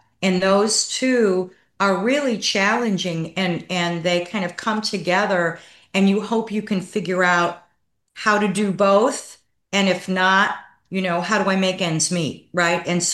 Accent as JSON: {"language": "English", "town": "Chicago", "region": "Illinois", "country": "United States", "tie": "born or raised there", "also_born_or_lived": "Dallas", "said": "And I was raised in Chicago and was living in Dallas, Texas"}